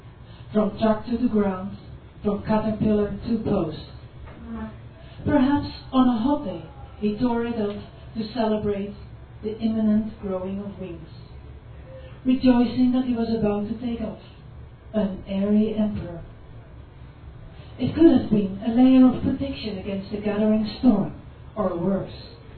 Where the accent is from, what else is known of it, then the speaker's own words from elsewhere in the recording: Amsterdam, North Holland, Netherlands; moved away; I'm actually from Amsterdam, Holland, but I've been living here for 13 years